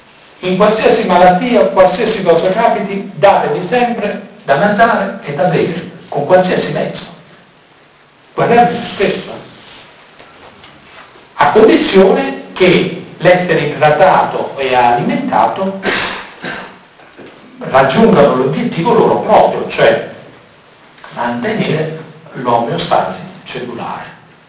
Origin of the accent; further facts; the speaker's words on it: Naples, Campania, Italy; Quindi, a Napoli, io sono napoletano, a Napoli si direbbe corrotto e mazziato.